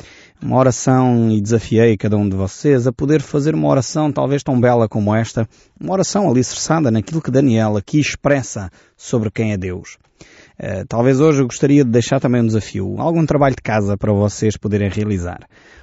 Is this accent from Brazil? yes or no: no; Portugal; eu também sou português de gema, um português com o pessimismo e tudo incluído.